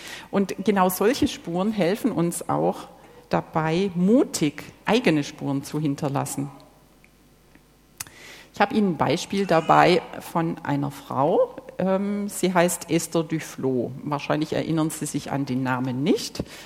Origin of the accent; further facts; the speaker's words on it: Baden-Württemberg, Germany; Ich komme aus dem Schwäbischen, da sagt man das so.